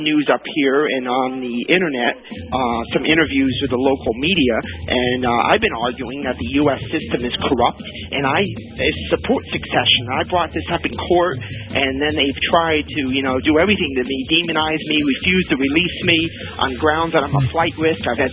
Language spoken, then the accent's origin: English; United States; moved away as an adult; now in Canada; I'm the American who came to Canada after being railroaded into the judicial system